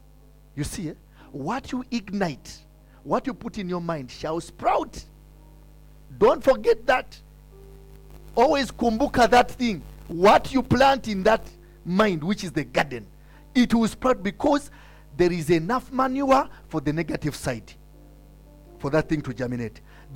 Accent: Kenya; Please don't get these things as a Kenyan. You will miss them. For us Kenyans, we see, we internalize, and then we what?

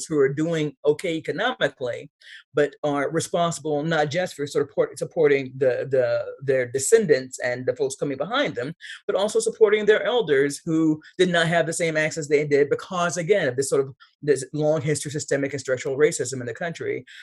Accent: Tennessee, United States; Like my home state of Tennessee, where there is no state income tax.

